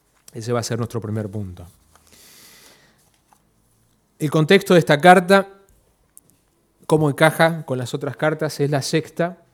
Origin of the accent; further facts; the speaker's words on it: Mexico City, Mexico; born there; Yo nací en la Ciudad de México y tengo memorias de levantarnos a veces en el medio de la noche bajando las escaleras por el terremoto